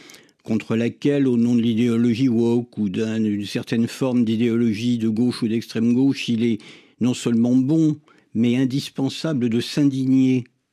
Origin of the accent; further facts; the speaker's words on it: France; nous, nous sommes Français.